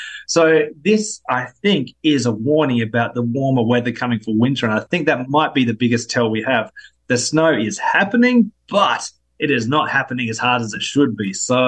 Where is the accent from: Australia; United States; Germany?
Australia; Adelaide, South Australia; that was a wonderful thing about growing up in Adelaide. My primary school, my high school, we're actually in the Adelaide foothills